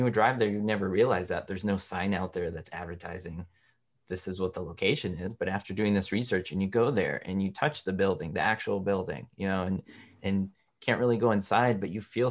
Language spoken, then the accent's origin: English; Los Angeles, California, United States; I realized I grew up in Los Angeles, and, you know, being driven around town by my mom when I was a little boy